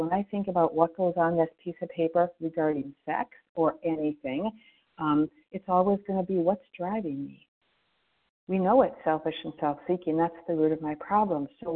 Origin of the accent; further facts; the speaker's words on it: Florida, United States; Yes, I am from Florida.